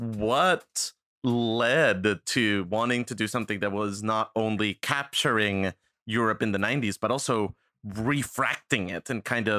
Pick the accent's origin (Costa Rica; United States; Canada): Costa Rica; I grew up in Costa Rica.